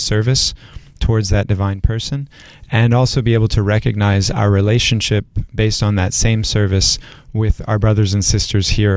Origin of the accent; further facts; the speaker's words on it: North Carolina, United States; now in Detroit, United States; I kind of ran away from home. I grew up in North Carolina.